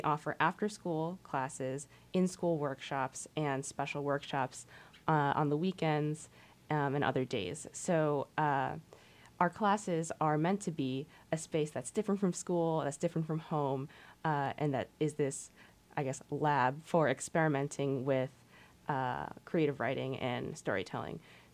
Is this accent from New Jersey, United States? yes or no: yes; New Jersey, United States; now in Sitka, United States; I grew up in New Jersey, really close to New York City, and went to New Haven.